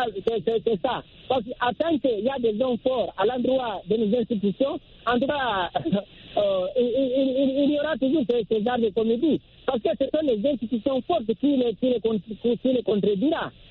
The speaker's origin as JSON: {"language": "French", "country": "Guinea", "said": "de la Guinée, mon pays d'origine"}